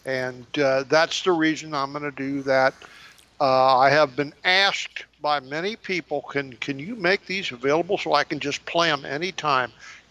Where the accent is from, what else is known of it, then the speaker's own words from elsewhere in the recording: United States; Well, now, I'm an American.